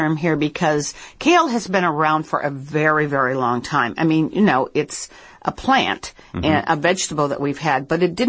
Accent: Minnesota, United States; And I'm from Minnesota, so really we're smack dab in the middle of it.

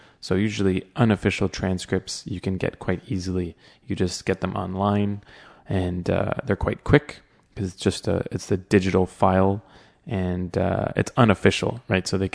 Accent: Toronto, Ontario, Canada; As you may know, I'm from Canada, I'm from Toronto

